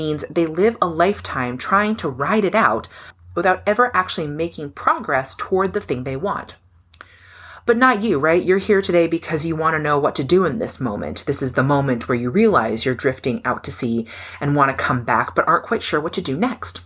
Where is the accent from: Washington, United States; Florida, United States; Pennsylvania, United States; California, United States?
Florida, United States; The prep for seeing things incoming is like something that was baked into growing up in Florida.